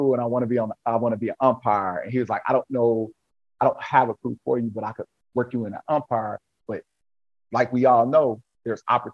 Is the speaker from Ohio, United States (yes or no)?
yes; Ohio, United States; because I'm from Southwest Ohio, one of my mentors, Bobby Segers, worked 22 years in the COC.